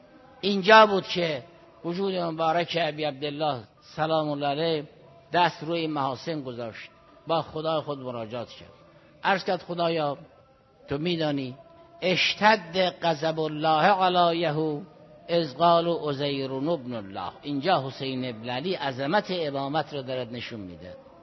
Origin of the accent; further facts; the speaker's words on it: Iran; در این حال که ما ایرانی هستیم، ایران برای ما خیلی عزیز است